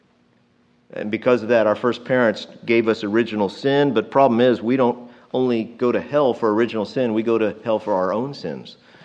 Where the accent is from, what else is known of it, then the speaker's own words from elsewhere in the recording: Texas, United States; And in me being a Texan, I can say, hey, I think it was a good kind of pride.